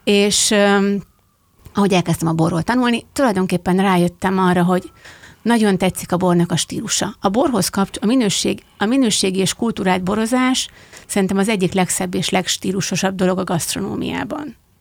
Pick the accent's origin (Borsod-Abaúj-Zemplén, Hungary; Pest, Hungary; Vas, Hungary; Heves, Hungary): Heves, Hungary; Egermellől származom